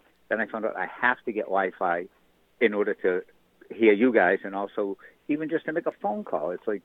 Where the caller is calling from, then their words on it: Florida, United States; I am calling from Florida, yes.